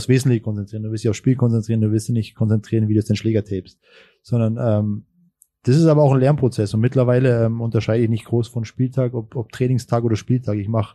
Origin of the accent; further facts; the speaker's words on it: Augsburg, Bavaria, Germany; als Augsburger